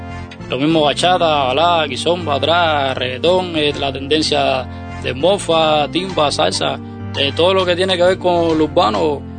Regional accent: Ciego de Ávila, Cuba; now in Matanzas, Cuba; Soy natural de Ciudad Ávila.

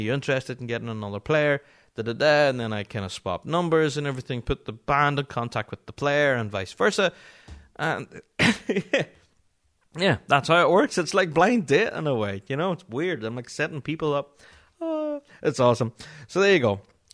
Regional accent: Magherafelt, Northern Ireland, United Kingdom; so you live in Draperstown, which is just outside my hometown of Marafelt

